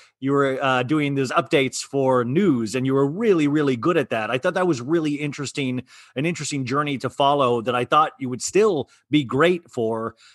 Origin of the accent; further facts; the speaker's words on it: Olathe, Kansas, United States; I'm from Olathe, Kansas.